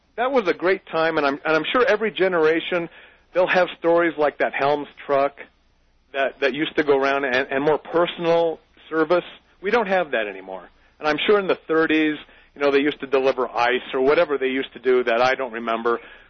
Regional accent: Tustin, California, United States; I grew up in Tustin, Orange County, California.

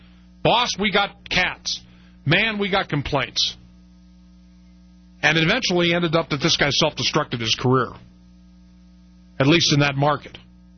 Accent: Los Angeles, California, United States; I grew up in the western United States. I grew up in Los Angeles, in Orange County, California.

